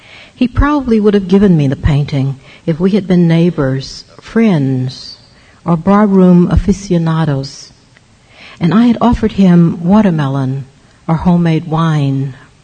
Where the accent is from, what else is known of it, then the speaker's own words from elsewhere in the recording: Georgia, United States; when I was growing up in Georgia